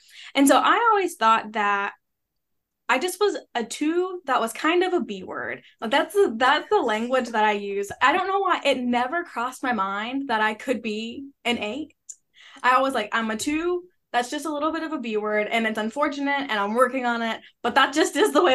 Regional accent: Shreveport, Louisiana, United States; I grew up in Shreveport, Louisiana

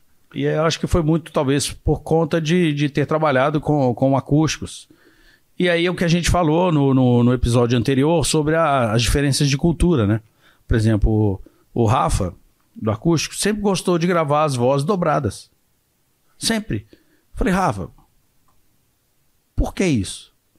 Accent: Minas Gerais, Brazil; eu como mineiro morria de inveja

